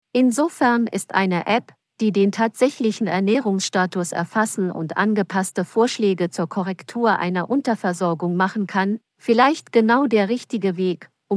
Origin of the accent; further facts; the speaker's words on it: Baden-Württemberg, Germany; Ich komme aus Baden-Württemberg